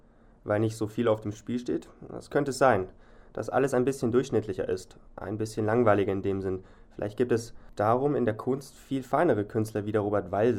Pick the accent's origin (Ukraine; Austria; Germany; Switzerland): Switzerland; das einem als Schweizer, das finden wir sehr übertrieben.